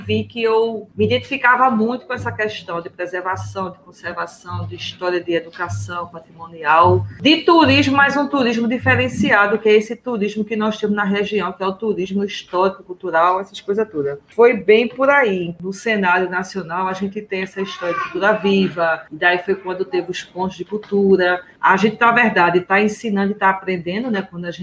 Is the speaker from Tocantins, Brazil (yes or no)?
no; Vicência, Pernambuco, Brazil; sou natural de Vicência e atuo com educação e com cultura há um bom tempo